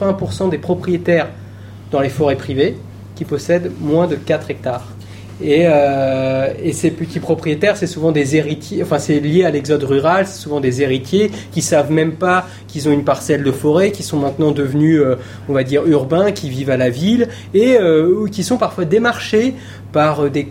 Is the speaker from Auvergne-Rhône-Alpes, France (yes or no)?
yes; Auvergne-Rhône-Alpes, France; enfin là d'où je viens, moi je viens de la Drôme et du Vercors, il y a beaucoup de choses qui se développent là-bas.